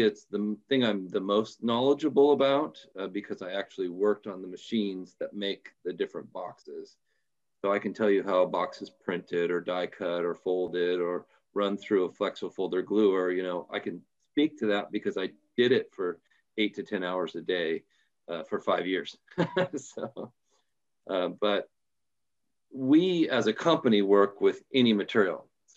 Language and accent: English; Portland, Oregon, United States; So I'm from Portland, Oregon, the great Northwest, and born and raised here and just absolutely love it.